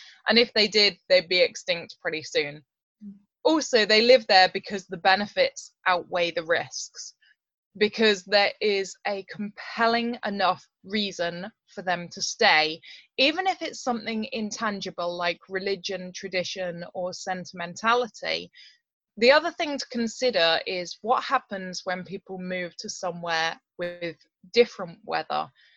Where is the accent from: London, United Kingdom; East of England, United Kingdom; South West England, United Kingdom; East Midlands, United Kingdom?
South West England, United Kingdom; Now, I come from Dartmoor in Devon, which is around 600 meters above sea level.